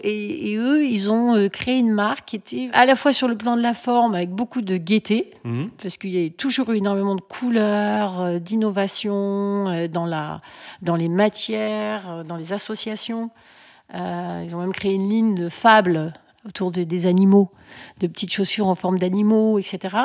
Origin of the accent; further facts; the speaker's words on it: Grenoble, Auvergne-Rhône-Alpes, France; je suis de Grenoble.